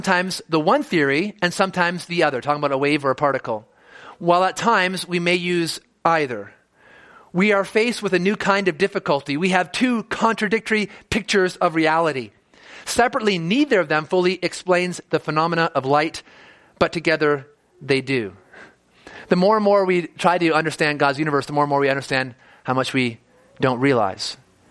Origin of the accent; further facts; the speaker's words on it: Ontario, Canada; now in Calgary, Canada; I grew up in Ontario, so I knew a little bit about snow